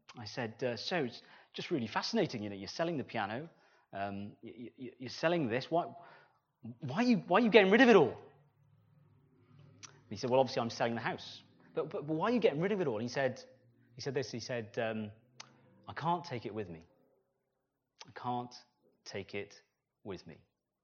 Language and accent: English; Cardiff, Wales, United Kingdom; I'm a city boy, okay? I'm from Cardiff.